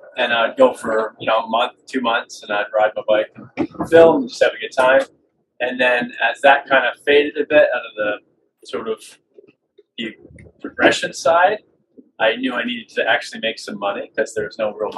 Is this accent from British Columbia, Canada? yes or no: yes; Vancouver, British Columbia, Canada; So I'm from Vancouver. And it's just mountains. It's beautiful. You can do a million different outdoor activities in a single day.